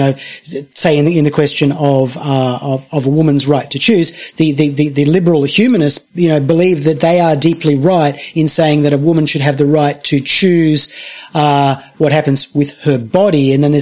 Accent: Australia; I come from Australia, and of course we've had a lot of concerns as well about the way in which the British Empire behaved on our land

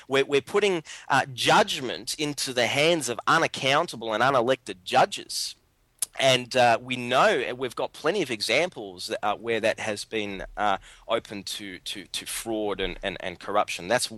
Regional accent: Melbourne, Victoria, Australia; I'm from Melbourne, so obviously this is Australia wide.

